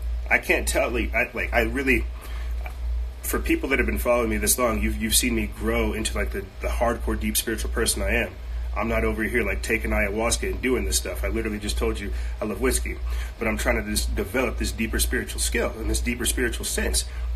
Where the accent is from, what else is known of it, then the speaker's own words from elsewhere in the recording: United States; I love whiskey. I'm an American.